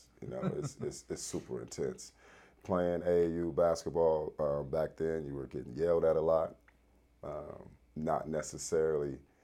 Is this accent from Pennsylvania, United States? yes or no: no; Los Angeles, California, United States; Growing up, I grew up in South Central, so there was a lot of extracurricular activities going on